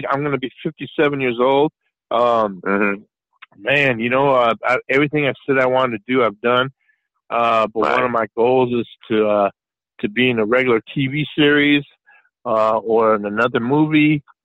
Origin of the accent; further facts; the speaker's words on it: Philippines; now in United States; Because being that I'm Filipino, I'm really proud that I was able to come to the States.